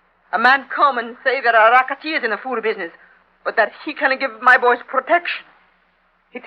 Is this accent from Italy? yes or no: yes; Italy; English is a second language; moved away as an adult; now in United States; I came from Italy, but my three boys are all born in this country.